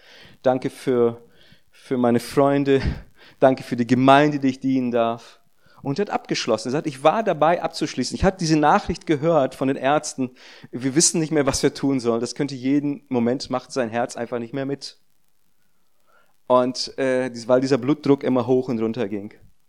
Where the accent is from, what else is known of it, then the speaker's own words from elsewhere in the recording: Rio Grande do Sul, Brazil; wenn wir in Porto Alegre sind, das ist ganz im Süden, das ist das Bundesland, wo ich aufgewachsen bin